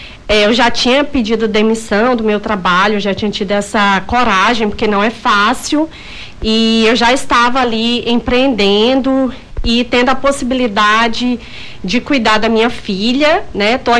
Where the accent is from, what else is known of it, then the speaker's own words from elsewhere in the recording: Icuriã, Acre, Brazil; Eu sou do interior do Acre, de um seringal chamado Icuriã. Fica depois de Assis Brasil, 80 quilômetros. E eu vim para a cidade aos 18 anos. Então, vim para Assis Brasil em busca de estudo. Depois vim para Rio Branco em 2005.